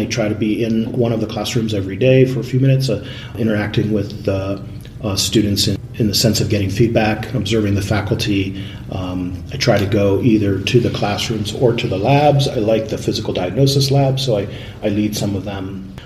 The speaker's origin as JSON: {"language": "English", "region": "Ohio", "country": "United States", "tie": "born or raised there", "said": "I grew up in Ohio, went to the University of Cincinnati for undergrad."}